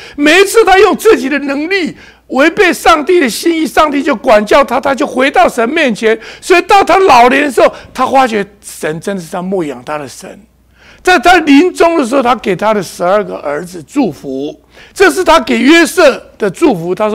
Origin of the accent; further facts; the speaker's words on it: China; 我们中国人把善当成没什么